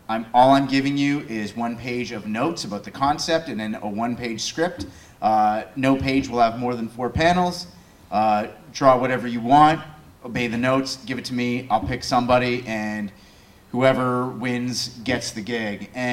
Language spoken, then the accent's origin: English; Belgium; English is a second language; It's because I grew up in Belgium